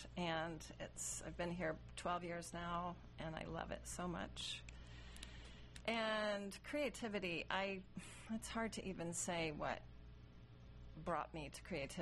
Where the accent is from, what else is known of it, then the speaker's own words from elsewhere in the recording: Atlanta, Georgia, United States; also born or lived in North Carolina / San Francisco; now in Carrboro, United States; I grew up in Atlanta, and I went to school at UNC Chapel Hill, and really, really, really love North Carolina. And then I left and went out west and lived in a variety of places out there, San Francisco for a long time.